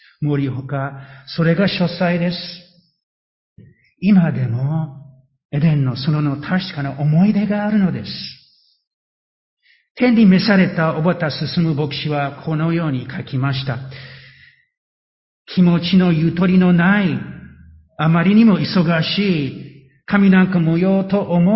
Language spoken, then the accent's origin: Japanese; Matsumoto, Nagano, Japan; 私のふるさとの松本、長野県松本だったらサリン事件です。